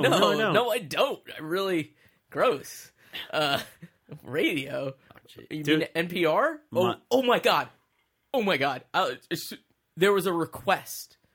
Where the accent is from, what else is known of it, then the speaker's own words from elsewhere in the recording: Eatontown, New Jersey, United States; FM 106.3 in Eatontown, New Jersey, which was my hometown alternative rock station, which is now country.